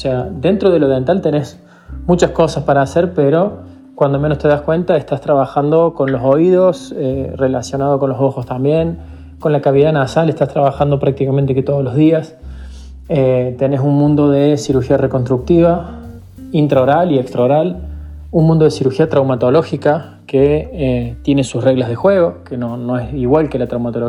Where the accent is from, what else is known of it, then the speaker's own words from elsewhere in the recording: Córdoba, Argentina; Yo me fui a estudiar a Río Cuarto, yo soy de Córdoba capital, y me fui a estudiar a Río Cuarto